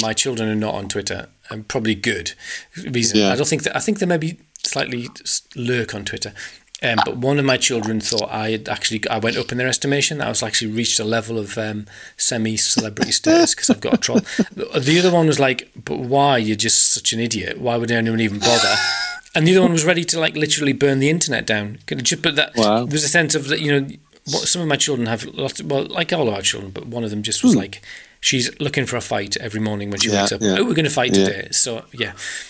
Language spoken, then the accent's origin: English; Yorkshire and the Humber, United Kingdom; accent: Yorkshire; I said, Bayek is like, welcome to North. That's my Yorkshire accent.